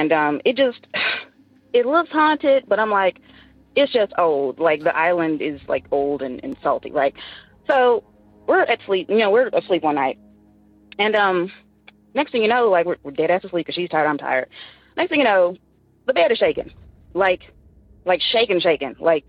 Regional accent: the South, United States; now in Seattle, United States; I'm calling from Seattle, but I'm originally from the South.

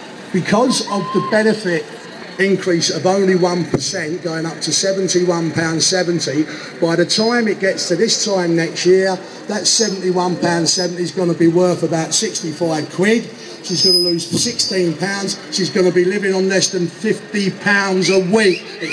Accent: London, United Kingdom; But I've lost my accent a bit. You may not be able to tell I'm from London. I'm from Hackney. And I remember the poll tax riot in Hackney.

